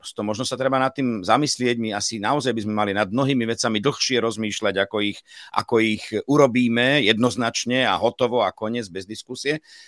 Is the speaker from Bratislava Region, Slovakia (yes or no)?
yes; Bratislava, Bratislava Region, Slovakia; som Bratislavčan.